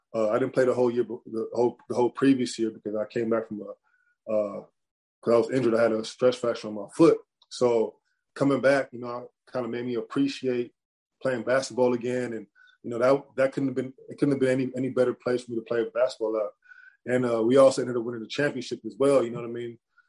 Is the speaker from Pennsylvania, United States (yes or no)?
no; California, United States; you know, I'm from Cali, you know, I'm used to the sun.